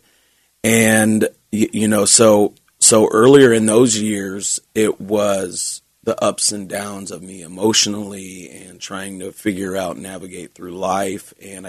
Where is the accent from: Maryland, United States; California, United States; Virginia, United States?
California, United States; Sacramento; Yeah, I am a PK, and I grew up here in Sacramento, and I am a home boy.